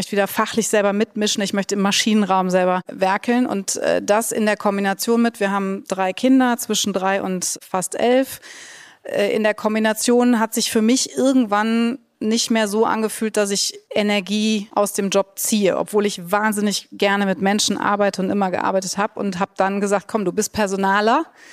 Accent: Cologne, North Rhine-Westphalia, Germany; Ich komme aus Köln

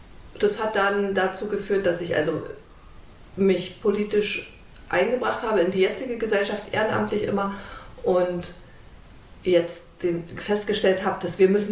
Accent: East Germany, Germany; Ich bin in der DDR groß geworden und war dort sehr früh politisch interessiert

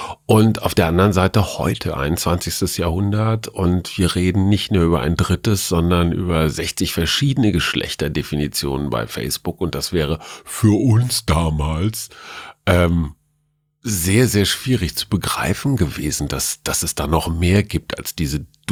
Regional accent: Münster, North Rhine-Westphalia, Germany; Ja, ich denke immer ans Radfahren als Münsteraner.

